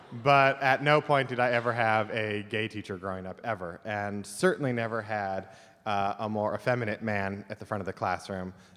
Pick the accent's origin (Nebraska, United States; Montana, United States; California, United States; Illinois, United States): California, United States; I grew up in Southern California from the IE.